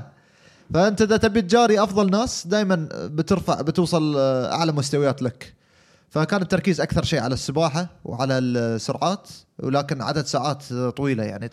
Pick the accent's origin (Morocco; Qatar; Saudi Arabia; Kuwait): Qatar; ان شاء الله اني امثل بلادي قطر في اكبر المحافل